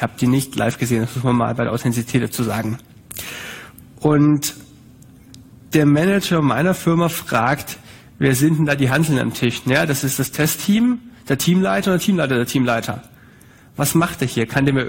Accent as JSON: {"language": "German", "country": "Germany", "said": "Ich bin Deutscher, für mich ist das anstrengend."}